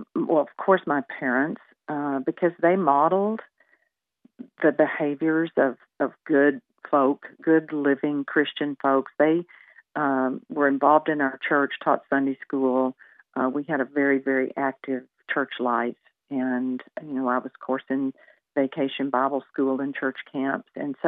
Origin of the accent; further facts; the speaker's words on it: San Angelo, Texas, United States; I was born and raised in a small town in West Texas called San Angelo. It's out in ranch country where I was raised among cattle and sheep and goats.